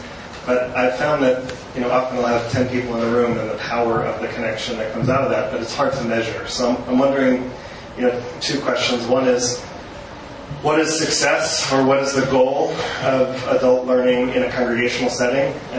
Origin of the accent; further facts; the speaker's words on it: Los Angeles, California, United States; I'm from Los Angeles, California.